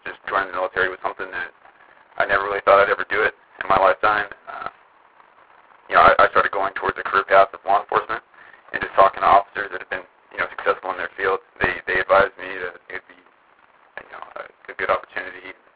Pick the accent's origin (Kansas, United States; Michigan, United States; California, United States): California, United States; Riverside; Riverside, California.